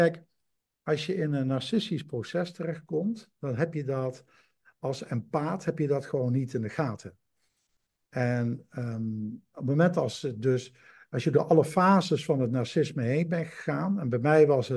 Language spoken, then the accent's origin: Dutch; Flanders, Belgium; ben Nederlander, 66 jaar oud, nog geen 67, 66 jaar oud. Ik ben opgeleid en opgevoed in België, dus ik voel me heel verwant met Vlaanderen. Begrijp de taal goed, begrijp de mentaliteit goed.